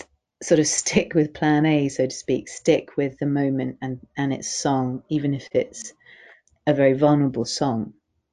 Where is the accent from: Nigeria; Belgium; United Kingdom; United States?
United Kingdom; England; for me as an English middle class white woman, what got told it wasn't welcome was my body, my emotions, my wildness, my spirituality, my earth-based indigeneity